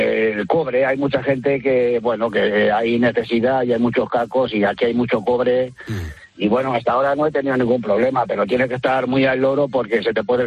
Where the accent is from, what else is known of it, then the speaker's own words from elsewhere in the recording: Daimiel, Castilla-La Mancha, Spain; Yo soy de Daimiel, no sé si conoces.